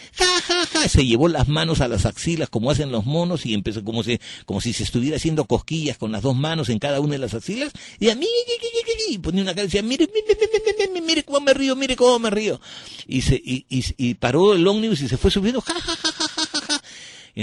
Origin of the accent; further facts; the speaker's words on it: Peru; hubo un detalle en el año 1994 en mi país, en el Perú